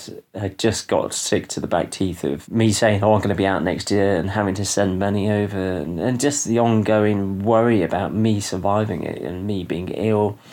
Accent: United Kingdom; also born or lived in Ecuador; I was coming back to my own culture, you know, being British.

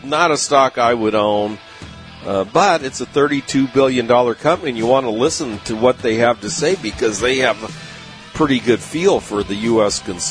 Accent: San Diego, California, United States; Well, you know, growing up in San Diego, I basically saw the genesis of the membership clubs.

